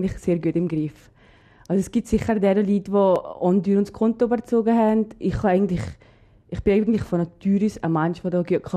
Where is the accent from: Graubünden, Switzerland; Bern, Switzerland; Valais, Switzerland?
Valais, Switzerland; accent: Valais dialect; Hat natürlich wahrscheinlich auch mit unserem Dialekt zu tun. Und wenn jemand will Deutsch lernen, kommt er wahrscheinlich nicht unbedingt in die Schweiz und schon gar nicht in die Wallis.